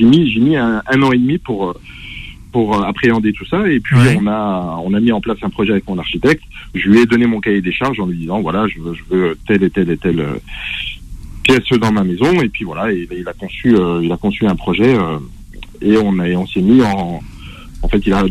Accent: Vesoul, Bourgogne-Franche-Comté, France; now in Lyon, France; je suis originaire de la Haute-Saône et de Vesoul précisément. Et puis, après mes études sur Lyon... je me suis déplacé, donc j'ai migré à Lyon

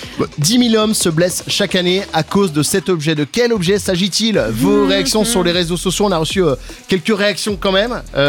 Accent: Lure, Bourgogne-Franche-Comté, France; born there; Je suis obligé de dire que je suis né à Lure.

